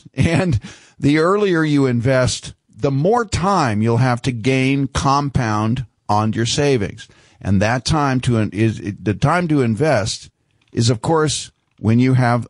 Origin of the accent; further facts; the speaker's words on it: Sacramento, California, United States; Well, we also had Captain Sacto. I grew up in Sacramento